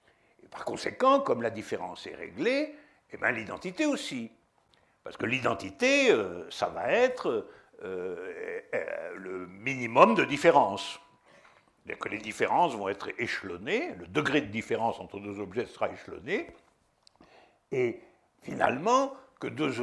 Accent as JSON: {"language": "French", "town": "Toulouse", "region": "Occitanie", "country": "France", "tie": "born or raised there", "said": "Je me souviens quand j'étais jeune à Toulouse, les Espagnols n'étaient pas comme..."}